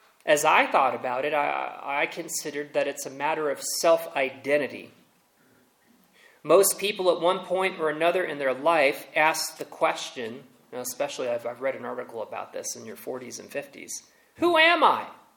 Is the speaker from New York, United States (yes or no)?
yes; Long Island, New York, United States; way back to Long Island, New York. That's where I grew up. And I identified as Catholic, as Italian, as Irish. Us New Yorkers really took pride often in our heritage.